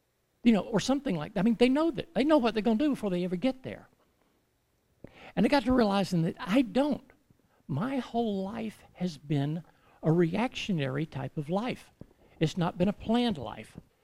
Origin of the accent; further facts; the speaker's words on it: Georgia, United States; I am from Georgia, if y'all couldn't tell.